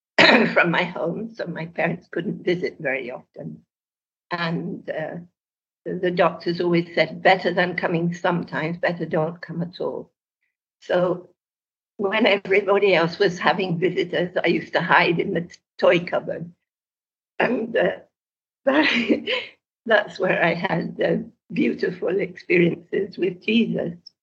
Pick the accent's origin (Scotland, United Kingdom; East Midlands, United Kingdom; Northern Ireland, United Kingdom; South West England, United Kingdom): South West England, United Kingdom; Bath; born there; I was born in England, in the West Country, in Bath, a place called Bath, it's Hot Springs.